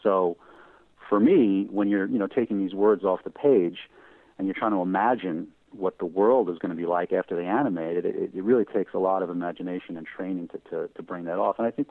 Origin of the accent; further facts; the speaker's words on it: New York City, New York, United States; This all started in New York. I grew up in New York, and after college, I came back to the city